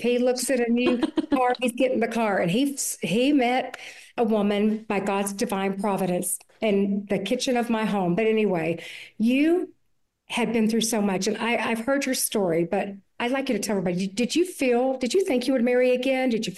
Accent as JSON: {"language": "English", "town": "Mobile", "region": "Alabama", "country": "United States", "tie": "born or raised there", "said": "I'm from Mobile, Alabama. That's where I was born."}